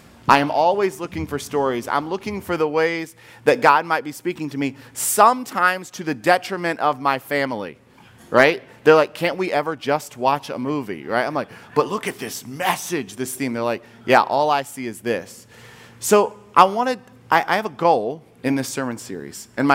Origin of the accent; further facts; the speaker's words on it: Culpeper, Virginia, United States; And as much as I grew up in Culpeper, Virginia, and as much as I liked to razz on Culpeper, it was beautiful to be home.